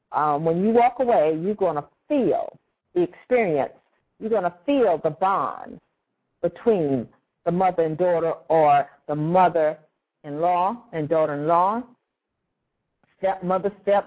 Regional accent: South Carolina, United States; what we did around Memorial Day and what it meant to me growing up in South Carolina.

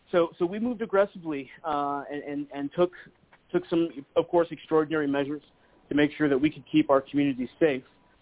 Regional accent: Arlington, Texas, United States; also born or lived in San Francisco Bay Area; I'm a Texan. I'm an Arlington, Texas native.

